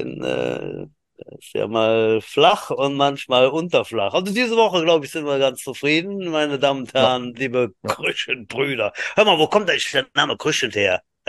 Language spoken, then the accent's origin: German; Thuringia, Germany; Ich bin Thüringer.